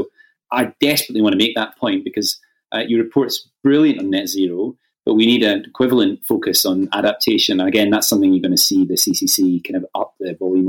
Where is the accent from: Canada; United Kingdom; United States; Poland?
United Kingdom; Glasgow, Scotland; I'm in Glasgow. It's my hometown. So I'm joining you online from Glasgow.